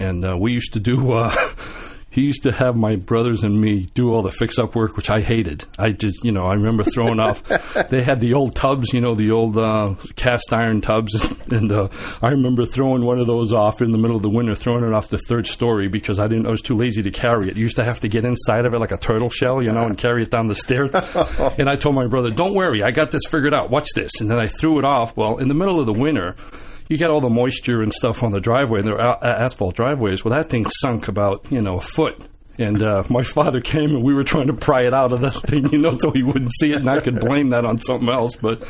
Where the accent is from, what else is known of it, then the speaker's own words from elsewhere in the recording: Cuba; now in United States; we came from Cuba. So I wasn't actually born here. My father decided to move us up to Massachusetts and stuff. And we started out living in subsidized housing.